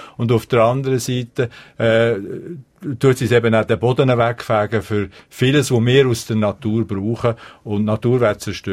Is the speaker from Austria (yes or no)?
no; Switzerland